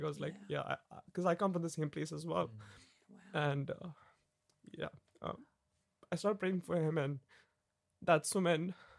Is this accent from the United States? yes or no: no; Dubai, United Arab Emirates; because I come from Dubai